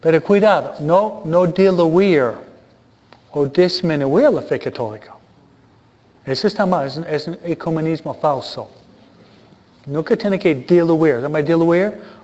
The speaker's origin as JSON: {"language": "Spanish", "region": "New York", "country": "United States", "said": "yo vengo de Nueva York, la mitad de mis amigos eran católicos, italianos, irlandeses, los otros amigos eran judíos."}